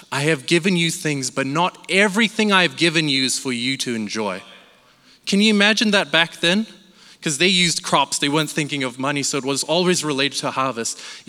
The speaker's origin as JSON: {"language": "English", "country": "Malaysia", "said": "I'm Malaysian, if you don't know, and we went back to Malaysia"}